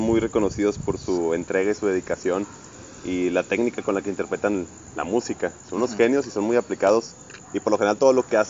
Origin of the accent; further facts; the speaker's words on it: Monterrey, Nuevo León, Mexico; Salvo que nosotros somos regiomontanos